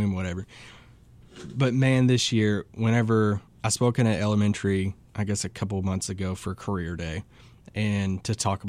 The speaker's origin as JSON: {"language": "English", "region": "Kentucky", "country": "United States", "said": "I tell him I'm from Kentucky, and we talk about that."}